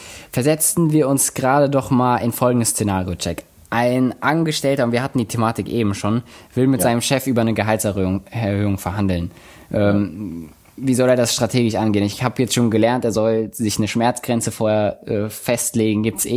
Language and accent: German; Germany; Nee, ich bin nicht Schwede, ich bin Deutscher.